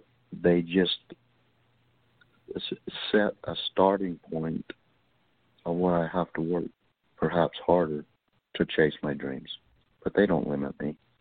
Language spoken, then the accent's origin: English; United States; I'm an American.